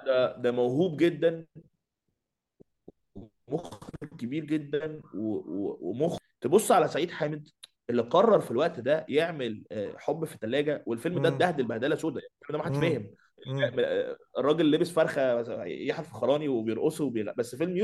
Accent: Egypt; احنا اصلا احنا مصريين احنا عاملين كده، احنا ناس بنحب نعيش

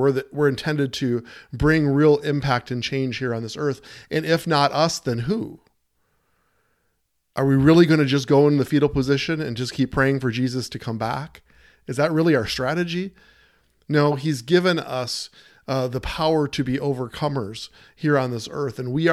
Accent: United States; I'm an American, and I love this country, and I care for it so much.

